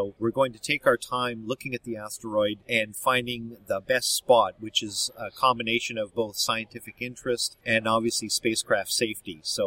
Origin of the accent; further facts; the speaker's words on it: Canada; We're Canadian, we're friendly, everybody loves us